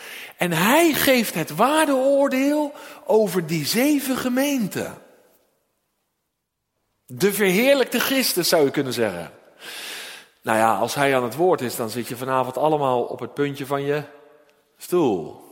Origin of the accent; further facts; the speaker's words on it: Netherlands; En moeten we als Nederlanders wat meer naar buiten gaan.